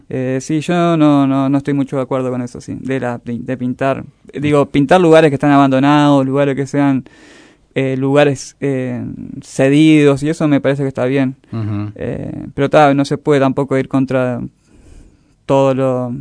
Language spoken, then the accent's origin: Spanish; Salta, Argentina; Yo soy salteño, comencé allá haciendo